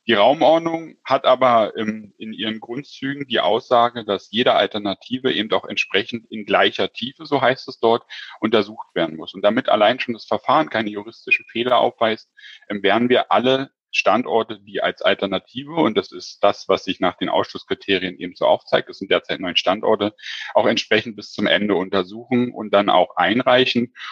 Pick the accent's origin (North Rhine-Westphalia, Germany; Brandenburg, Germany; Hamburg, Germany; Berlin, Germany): Berlin, Germany; Ich weiß nicht, ob Sie es an meinem Hochdeutsch hören. Ich komme ja ursprünglich eigentlich aus Berlin